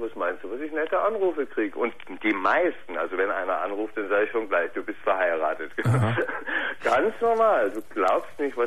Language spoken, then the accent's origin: German; Bavaria, Germany; aus Nürnbergland.